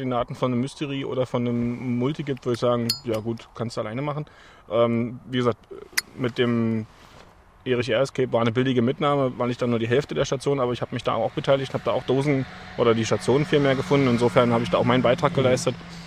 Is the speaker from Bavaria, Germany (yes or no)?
no; Eberswalde, Brandenburg, Germany; in Überswalde, das ist eben mein Heimatort, wo ich mal aufgewachsen bin